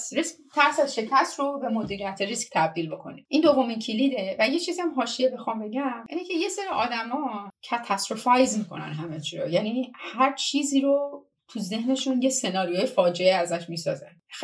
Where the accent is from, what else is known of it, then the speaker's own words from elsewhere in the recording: Iran; برای ماهایی که از ایران هستیم و امکانات محدودتری داریم